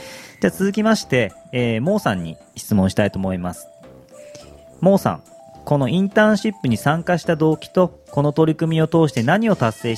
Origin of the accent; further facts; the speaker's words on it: Gunma, Japan; 私群馬県出身なんですけども、本当にみんな縄文カルタ知ってて、子供の時から慣れ親しんでいる遊びですね。